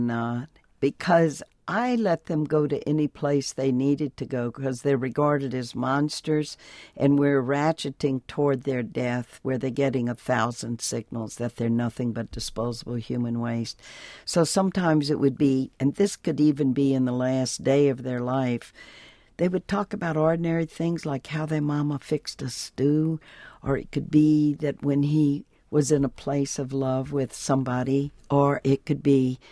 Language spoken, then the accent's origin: English; Louisiana, United States; Spiritual rigors? I'm Cajun. I come from Louisiana.